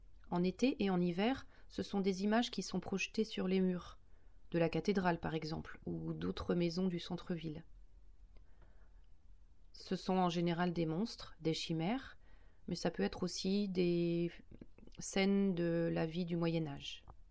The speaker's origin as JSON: {"language": "French", "town": "Angers", "region": "Pays de la Loire", "country": "France", "lives_now": "Le Mans, France", "said": "je viens d'Angers, mais je vis depuis 18 ans au Mans."}